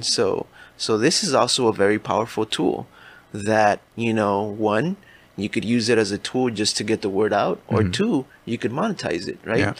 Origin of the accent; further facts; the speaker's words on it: Boyle Heights, California, United States; I grew up in Boyle Heights. You know, if somebody from Boyle Heights moved to East LA, you're like, oh man, you're moving on up.